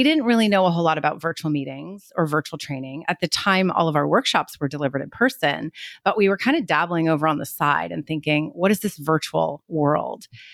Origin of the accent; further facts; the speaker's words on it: California, United States; now in Portland, United States; Well, originally Lee and I are from the Bay Area. So we grew up in California